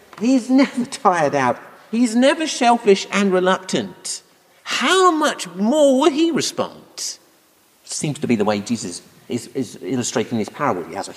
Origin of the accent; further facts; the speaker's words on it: United Kingdom; We're quite British, we don't do that kind of thing.